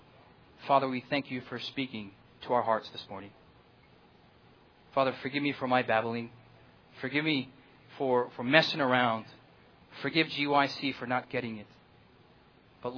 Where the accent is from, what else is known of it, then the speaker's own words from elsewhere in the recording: United States; I know some of you hate military terminology, but I'm an American.